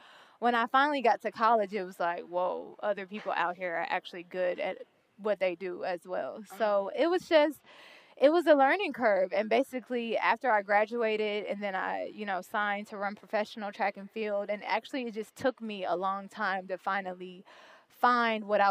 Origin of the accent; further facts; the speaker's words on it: Decatur, Georgia, United States; So I grew up in Decatur, Georgia, which is a smaller suburb outside of Atlanta. But then we moved to Douglasville, which was more suburban.